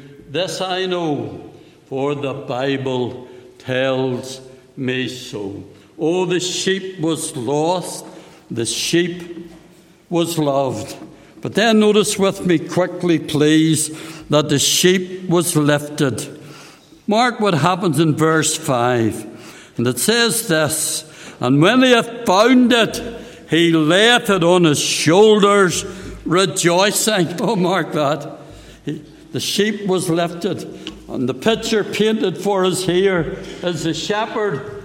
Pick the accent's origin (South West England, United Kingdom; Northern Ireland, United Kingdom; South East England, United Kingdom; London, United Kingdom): Northern Ireland, United Kingdom; Belfast; As a teenager, growing up in Belfast